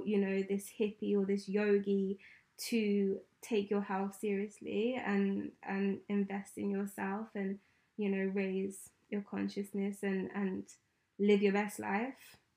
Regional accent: Ireland; born there; accent: English; So they think I'm actually, well, born in Ireland, but my accent is English.

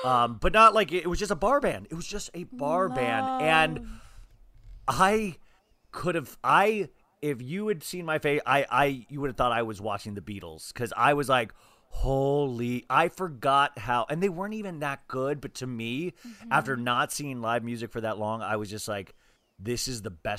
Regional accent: California, United States; Woo! I'm from California.

